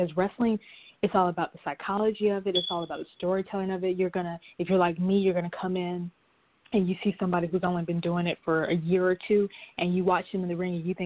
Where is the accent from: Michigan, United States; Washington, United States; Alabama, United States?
Alabama, United States; Like I'm from Alabama, but we like live kind of like on the state line. So if we want to go to Walmart, we literally have to go to Mississippi to go to Walmart.